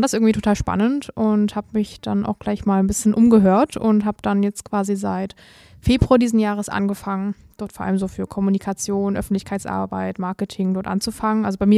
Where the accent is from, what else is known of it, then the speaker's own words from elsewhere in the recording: Chemnitz, Saxony, Germany; also born or lived in Zwickau; now in Merseburg, Germany; Ich komme eigentlich aus Sachsen, aus Chemnitz. Ah. War dann in Zwickau und bin jetzt seit einem Jahr hier in Merseburg, genau.